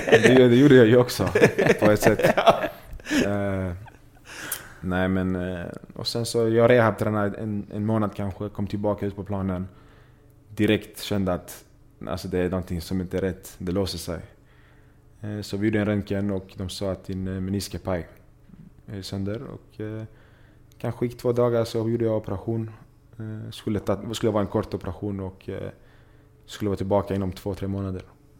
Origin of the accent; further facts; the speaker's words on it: Malmö, Skåne, Sweden; jag var hemma i Malmö och spelade fotboll med mina vänner.